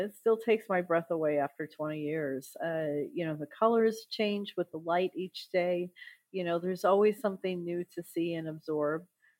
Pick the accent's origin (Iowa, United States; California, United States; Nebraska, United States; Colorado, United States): Iowa, United States; Yeah, my hometown is in Iowa, and I, you know, go back about once a year, but never in the winter.